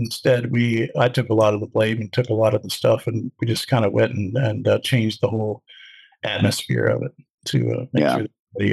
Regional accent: Chicago, Illinois, United States; I was from Chicago back then, so

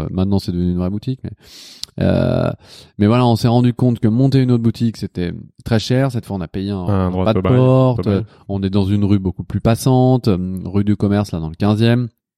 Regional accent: Lyon, Auvergne-Rhône-Alpes, France; Parce que moi, je viens de Lyon.

